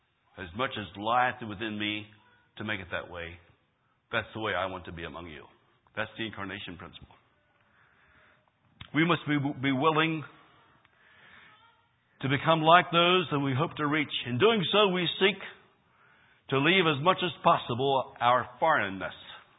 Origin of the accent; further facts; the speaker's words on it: United States; many people not in America do not think that I'm an American. I speak Spanish too well to be an American. But they know my accent is not Costa Rican.